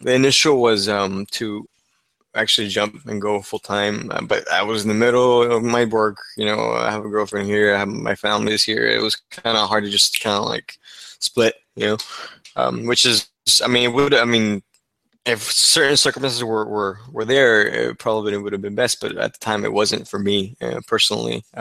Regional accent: Texas, United States; I was able to agree to work from my hometown here in Texas

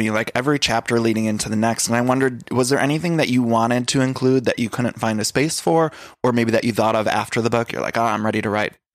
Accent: Solon, Ohio, United States; Right. Yeah. I was right in Solon, which I was looking up.

